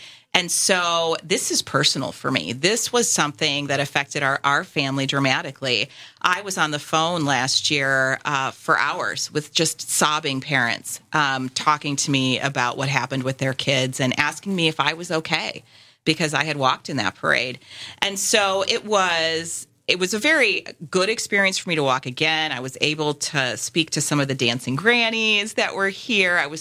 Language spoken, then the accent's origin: English; Waukesha, Wisconsin, United States; I am just so happy to be here, especially in my hometown of Waukesha.